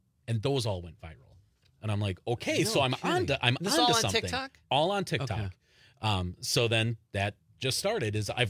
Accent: Green Bay, Wisconsin, United States; Green Bay.

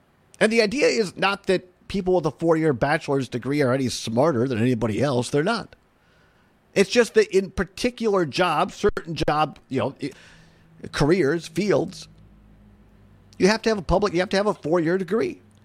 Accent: Richland Center, Wisconsin, United States; And yes, I grew up in Richland Center, Wisconsin. I'm an alum of UW-Richland and UW-Platteville in the southwest part of the state.

